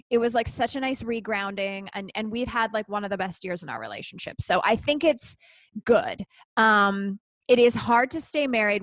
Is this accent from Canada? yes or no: yes; Canada; I grew up in Canada.